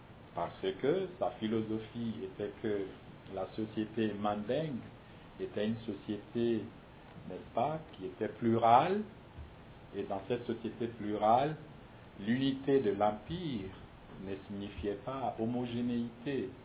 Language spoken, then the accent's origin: French; Mali; c'est le cas que je connais le moins mal puisque je suis ressortissant du Mali